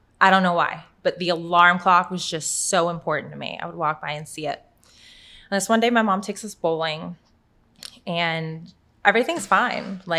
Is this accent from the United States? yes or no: yes; El Paso, Texas, United States; born there; So I was born in El Paso, Texas.